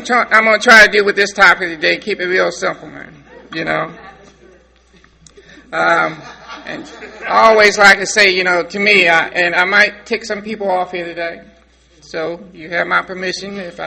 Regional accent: Baltimore, Maryland, United States; now in West Virginia, United States; I'm originally from Baltimore, and we say Baltimore, Maryland. And I've been staying up in West Virginia for the last few years, and they call that God's country.

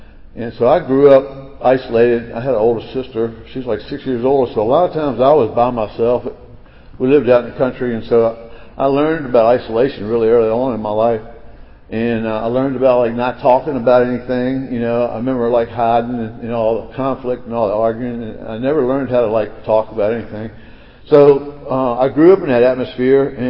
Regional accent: Virginia, United States; I'm from the New Dominion area, which is outside of Richmond, Virginia. I'm part of the Central Atlantic region.

